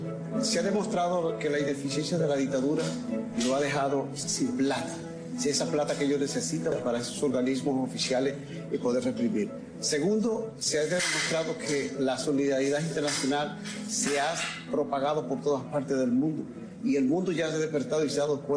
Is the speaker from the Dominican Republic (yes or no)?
yes; Dominican Republic; de República Dominicana, y soy el presidente de la Junta Democrática Dominicana.